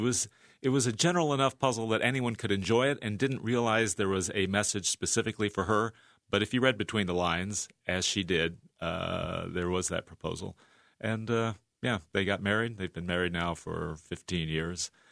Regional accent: Pleasantville, New York, United States; So I now own my own table tennis club in my hometown of Pleasantville.

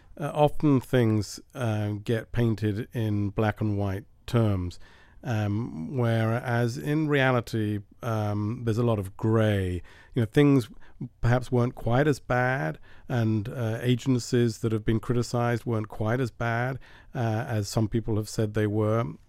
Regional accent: United Kingdom; I'm British, and that means English, Englishman in French.

